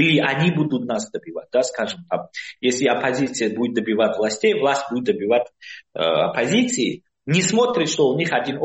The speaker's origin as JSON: {"language": "Russian", "country": "Tajikistan", "said": "я из Таджикистана"}